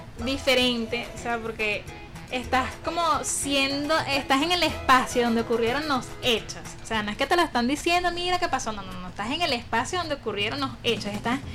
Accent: Caucagüita, Miranda, Venezuela; yo soy de Caucahuita.

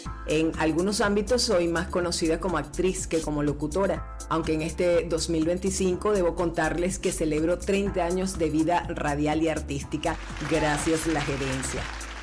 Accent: Venezuela; Yo crecí en la Venezuela

